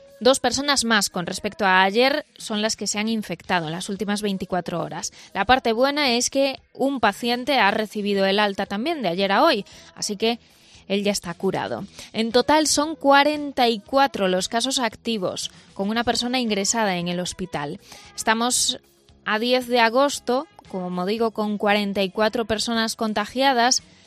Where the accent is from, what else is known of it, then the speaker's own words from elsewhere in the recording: Galicia, Spain; nosotros los gallegos que viajamos fuera, nos tenemos que registrar en la web del Sergas si venimos de Madrid, de Cataluña o de algún país con muchos contagios